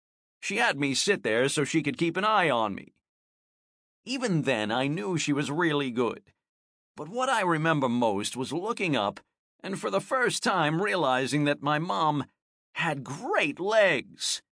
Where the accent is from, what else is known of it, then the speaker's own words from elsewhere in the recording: Birmingham, Alabama, United States; born there; I was born in Birmingham, Alabama.